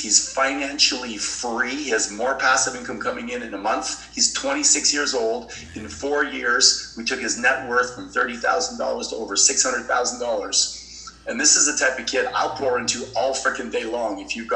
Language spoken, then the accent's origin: English; Canada; I'm Canadian, so I'll give you a Canadian hockey metaphor.